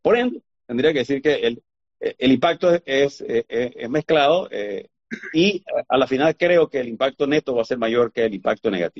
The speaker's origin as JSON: {"language": "Spanish", "country": "Panama", "tie": "born there", "also_born_or_lived": "Venezuela / Boston, United States", "said": "yo me crié afuera por mucho tiempo. Nací en Panamá, viajé al Asia, mi padre era cónsul, luego fuimos a vivir a Venezuela, luego yo me fui a estudiar a Boston, y ya de grande, yo regresé a Panamá ya, por así decirlo, de viejo, a los 24, 25 años"}